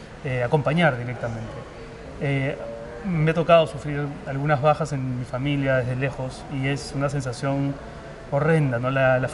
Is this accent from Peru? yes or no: yes; Peru; now in Madrid, Spain; yo me fui del Perú sin tener que irme del Perú, podría perfectamente haberme quedado. Me fui sabiendo dónde iba a vivir en Madrid, con mi número de seguridad social.